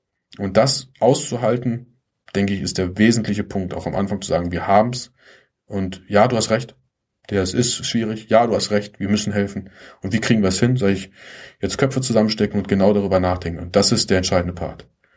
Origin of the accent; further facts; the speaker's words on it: Germany; Ich bin zwar in Deutschland geboren, aufgewachsen, aber ich weiß auch, meine familiärerseits, gerade mütterlicherseits, es waren mit die ersten Heimkehrer nach Deutschland.